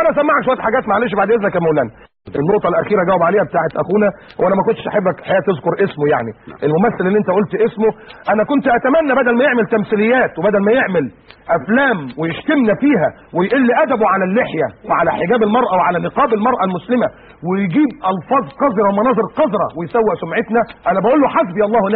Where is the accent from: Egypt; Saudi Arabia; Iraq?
Egypt; انا اصلا من اسكندرية من القاهرة يعني جمهورية مصر العربية